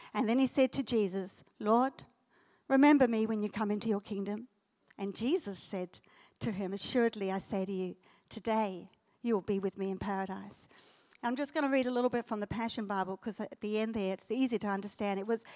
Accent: South Africa; also born or lived in New Zealand / Australia; Because I'm actually South African, but, well, I would say I'm South African, I'm Kiwi, and I'm Australian.

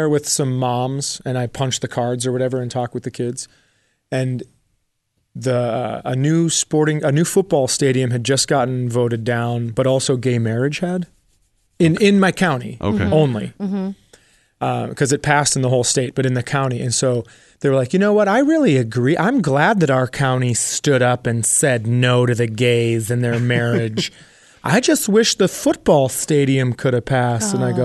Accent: Fergus Falls, Minnesota, United States; Same town I live in now. Oh, really? Yep. Where's that? Fergus Falls, Minnesota, it's called.

